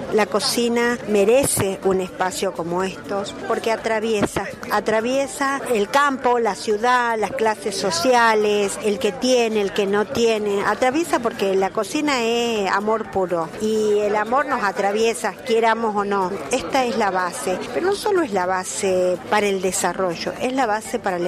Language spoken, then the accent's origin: Spanish; Argentina; como argentinos